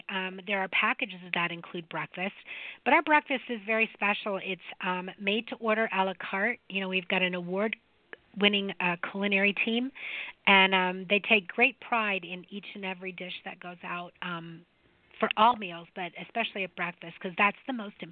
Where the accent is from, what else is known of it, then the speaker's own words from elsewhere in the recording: Cincinnati, Ohio, United States; I'm a Cincinnati Reds girl. I grew up I lived in Cincinnati when they were the big red machine, and we had Johnny Bench.